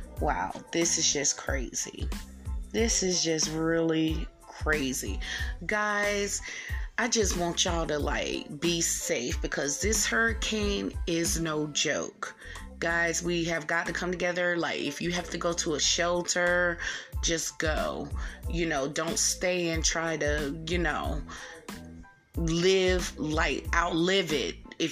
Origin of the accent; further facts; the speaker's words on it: North Carolina, United States; like, the Atlantic Ocean, like, I'm from North Carolina, like, that's almost near us.